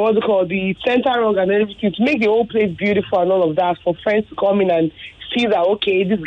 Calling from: Ajah, Lagos, Nigeria; I'm calling from Ajah.

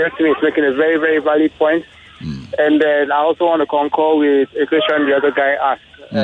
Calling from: Festac, Lagos, Nigeria; I'm calling in from Festac.

